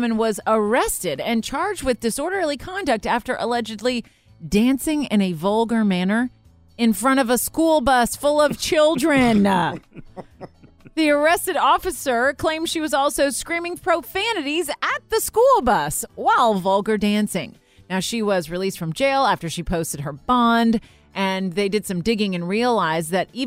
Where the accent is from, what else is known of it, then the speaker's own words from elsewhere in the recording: Florida, United States; If you ever come across a crazy criminal out of my home state of Florida, please do pass it along to me